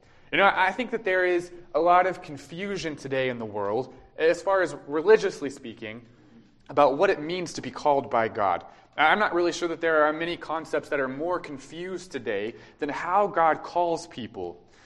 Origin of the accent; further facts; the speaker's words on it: Dallas, Texas, United States; She's from West Texas, and I grew up in the Dallas area, so it's a brave new world for us, I suppose.